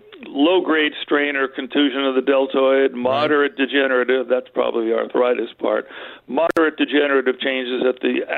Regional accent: Santa Monica, California, United States; My dad was the West Coast rep for a very fine menswear firm. So he traveled a lot. And I grew up in Cheviot Hills in Santa Monica.

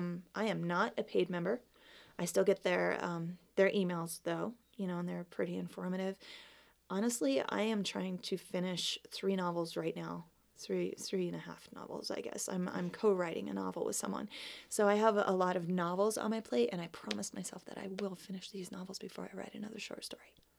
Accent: Cripple Creek, Colorado, United States; they were country western songs because I grew up in Cripple Creek, and that's what my parents listened

